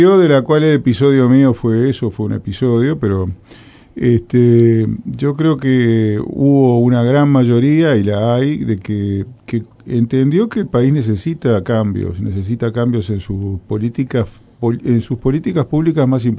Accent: Montevideo, Uruguay; Yo soy montevideano

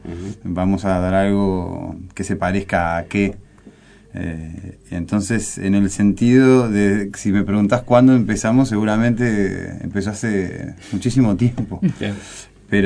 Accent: Uruguay; no me siento extranjero porque soy uruguayo 100%

